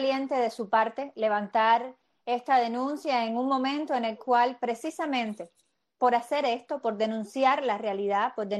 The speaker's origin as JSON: {"language": "Spanish", "country": "Cuba"}